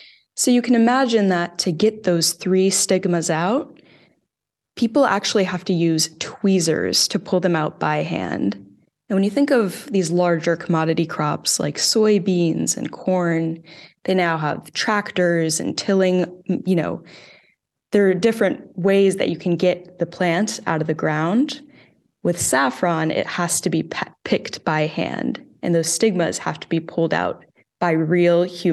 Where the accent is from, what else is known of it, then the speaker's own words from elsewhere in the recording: Iowa, United States; I'm originally from Iowa, which is a small agricultural state in the middle of the United States.